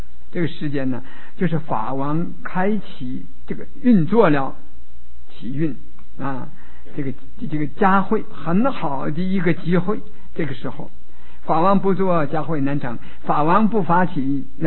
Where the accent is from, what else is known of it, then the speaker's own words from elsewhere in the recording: China; 你我们中国人有百家姓啊